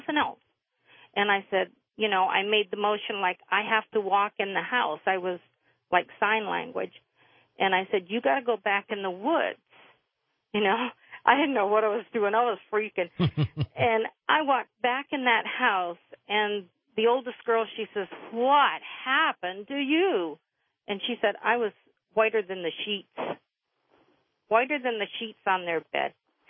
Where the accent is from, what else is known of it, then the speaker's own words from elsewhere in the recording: Sherman, Michigan, United States; I lived in Michigan, I grew up in Michigan, and in Sherman, Michigan